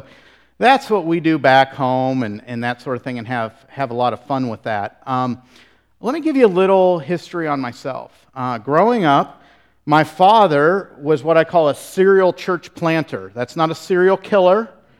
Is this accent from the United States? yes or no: yes; Indiana, United States; also born or lived in Tampa, United States / Southern California, United States; So we lived in a lot of different places, but we spent some of my youth growing up in the Midwest in Indiana, near the Fort Wayne area, and that sort of thing, and then also Tampa, Florida, we planted a church.